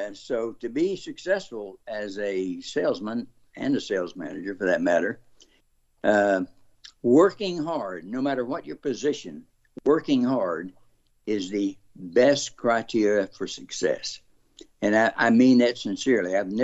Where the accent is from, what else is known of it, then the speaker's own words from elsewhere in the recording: Amite, Louisiana, United States; I think somebody from my hometown, Amite, Louisiana, let him know that I was there